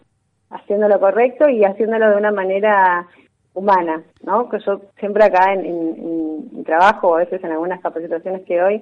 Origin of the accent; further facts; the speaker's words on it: Paraná, Entre Ríos, Argentina; moved away as an adult; now in Buenos Aires, Argentina; Nací, como sabés, nací en Paraná, hice toda mi primaria, mi secundaria ahí, hasta que, bueno, me vine a vivir a Buenos Aires para estudiar.